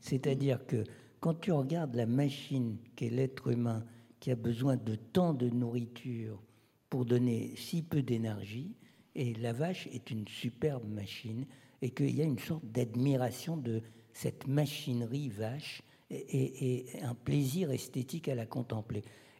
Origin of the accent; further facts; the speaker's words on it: Egypt; now in France; puisque j'ai grandi en Égypte